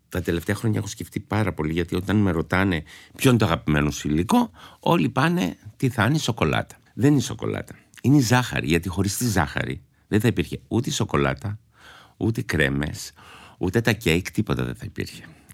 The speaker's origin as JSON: {"language": "Greek", "region": "Istanbul", "country": "Turkey", "tie": "born or raised there", "said": "λόγω που μεγάλωσα και στην Κωνσταντινούπολη"}